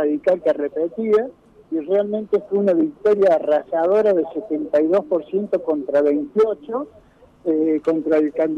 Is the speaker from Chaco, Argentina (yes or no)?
no; Córdoba, Argentina; Como cordobés quiere un cambio